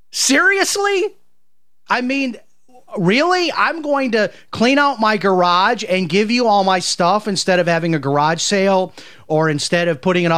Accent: Chicago, Illinois, United States; And by the way, this really does, you know, this is my hometown, Chicago.

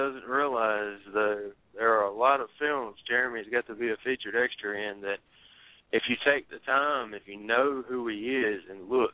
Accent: Martinsville, Virginia, United States; Martinsville, Virginia.

